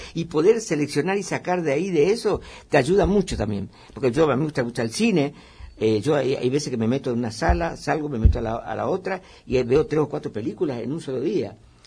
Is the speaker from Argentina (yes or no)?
no; Paraguay; Porque mi papá me llevaba de chico al río Paraguay, porque yo soy paraguayo.